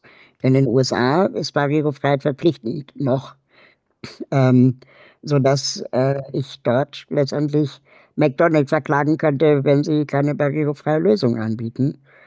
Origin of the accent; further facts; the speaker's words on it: Berlin, Germany; ich bin in Berlin aufgewachsen. Das heißt, ich bin Berliner